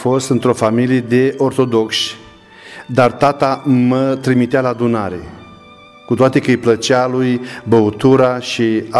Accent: Ipotești, Suceava County, Romania; sunt din Suceava, comuna Ipotești, fac parte din Biserica Baptistă, unde este pastor fratele Viorel Candreanu.

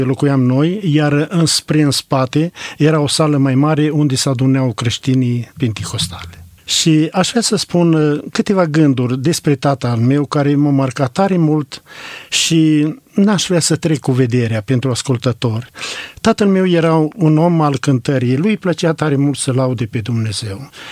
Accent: Ipotești, Botoșani County, Romania; born there; 1941, pe data de 16 aprilie, m-am născut în Ipotești, în familia … și Veronica, mama.

